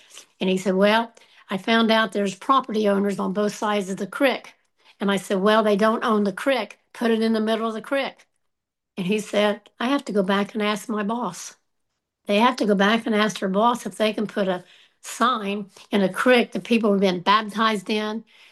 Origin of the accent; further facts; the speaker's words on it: Appalachia, United States; We're Appalachian people, and we work, and we take care of our own.